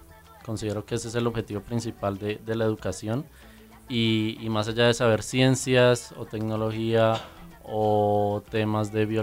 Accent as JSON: {"language": "Spanish", "town": "Bogotá", "region": "Bogotá D.C.", "country": "Colombia", "said": "yo tengo 25 años, soy bogotano, soy ingeniero industrial"}